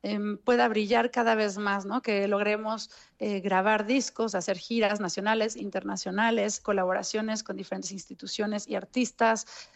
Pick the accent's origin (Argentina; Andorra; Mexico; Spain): Mexico; accent: Mexican; con mi acento mexicano